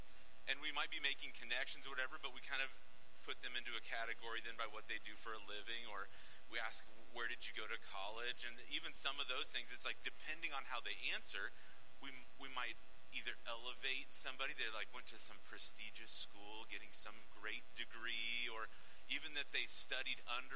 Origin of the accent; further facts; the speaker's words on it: Nebraska, United States; Nebraska, the good life. And we're like, yeah. I grew up 8 miles from Colorado